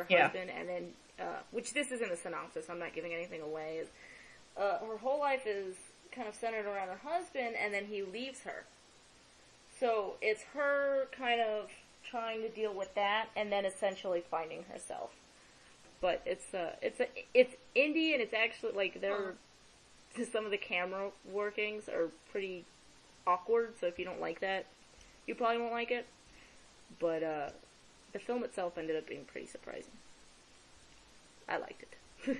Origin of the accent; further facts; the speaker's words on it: Las Vegas, Nevada, United States; being born and raised in Vegas, I'm like, I've been there.